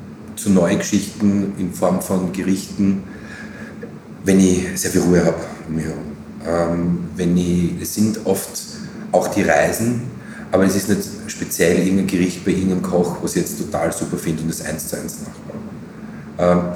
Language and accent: German; Graz, Styria, Austria; weil natürlich als Grazer, als Steirer, was in seiner Heimat zu machen, ist natürlich eine lässige Geschichte.